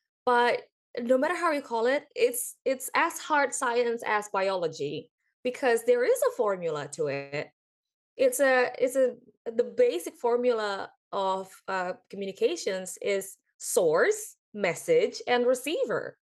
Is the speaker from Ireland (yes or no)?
no; Indonesia; I'm from Indonesia. So people in Asia, it's known that for someone who's older, we don't even call them by first name, for example.